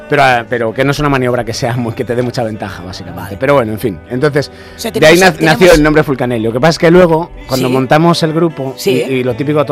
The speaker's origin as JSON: {"language": "Spanish", "town": "Valladolid", "region": "Castile and León", "country": "Spain", "said": "Soy de Valladolid, pero vivo aquí hace mucho tiempo, o sea, no hay problema."}